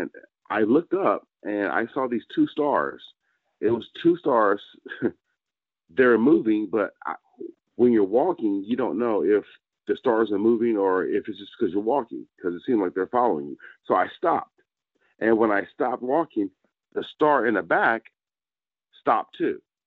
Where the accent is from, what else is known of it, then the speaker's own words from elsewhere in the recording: Anchorage, Alaska, United States; born there; I was born in Anchorage, Alaska, and, you know, I was born on Elmerdorf Base. And I moved from there when I was about 2.5 or 3.